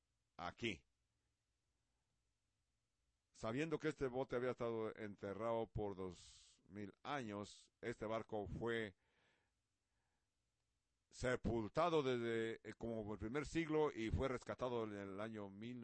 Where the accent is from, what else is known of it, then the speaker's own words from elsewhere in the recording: Netherlands; Spanish is a second language; en Holanda, en mi país nativo de Holanda.